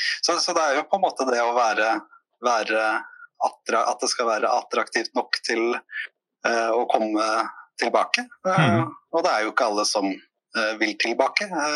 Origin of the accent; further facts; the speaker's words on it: Svelvik, Vestfold, Norway; familien min flyttet til Svelvik da jeg var 5 år, så hadde jeg jo det meste av oppveksten min i Svelvik etter det. Svelvik er en liten og koselig småby.